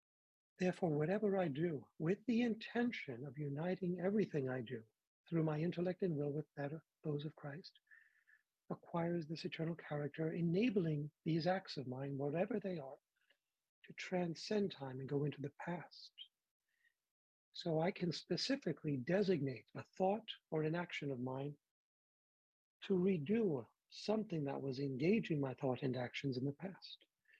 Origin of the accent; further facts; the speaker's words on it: New York, United States; I grew up in New York and I didn't go to Catholic school.